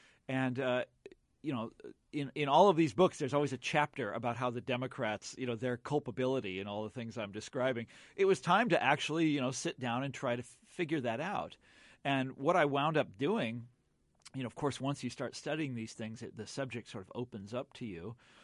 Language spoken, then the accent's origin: English; Kansas City, United States; And you know, I'm from Kansas City